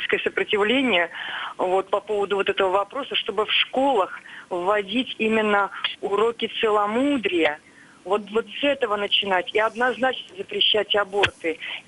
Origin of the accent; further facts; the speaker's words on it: Chelyabinsk Oblast, Russia; из Челябинской области.